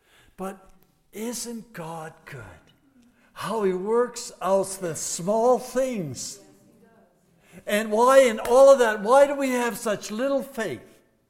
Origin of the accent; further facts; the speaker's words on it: Yorkton, Saskatchewan, Canada; That dear woman comes from my hometown, Yorkton, Saskatchewan.